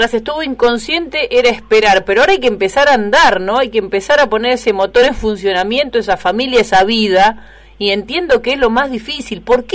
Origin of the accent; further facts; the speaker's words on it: Argentina; Como argentinos, un clavo saca otro clavo y así seguimos